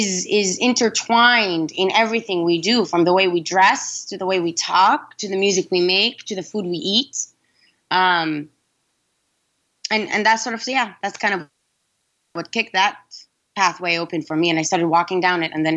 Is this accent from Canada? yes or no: no; Sudan; English is a second language; now in United States; because people had never heard of Sudan when I first moved h